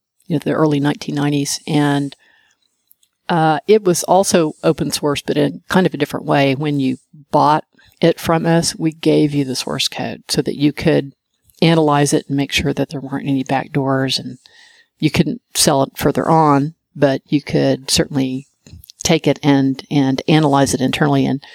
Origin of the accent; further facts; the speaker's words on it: Oklahoma, United States; I'm too old. I'm from Oklahoma originally.